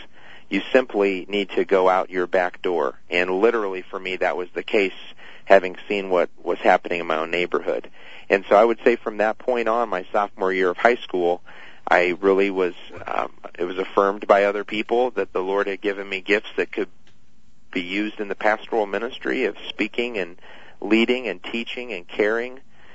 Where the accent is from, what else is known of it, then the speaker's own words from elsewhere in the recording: Edwardsville, Illinois, United States; came in to my hometown in Edwardsville